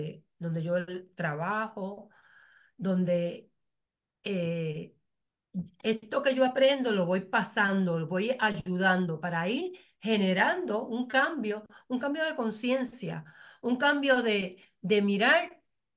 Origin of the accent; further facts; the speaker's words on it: Puerto Rico; me conecto con mi entorno, de dónde yo vengo, de dónde yo vengo, de mi papá y de mi mamá, de mi familia, de mí como puertorriqueña.